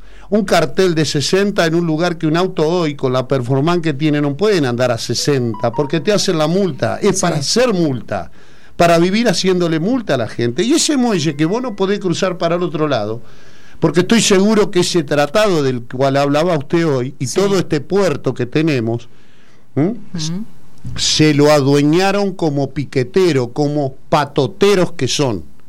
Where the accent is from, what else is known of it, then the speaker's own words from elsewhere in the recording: Argentina; Bueno, esto lo hablo como argentino, como hacedor de trabajo y como formador.